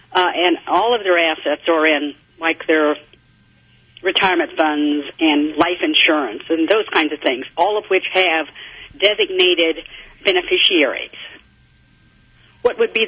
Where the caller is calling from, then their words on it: Kansas City, Missouri, United States; Yes, I'm calling from Kansas City, Missouri.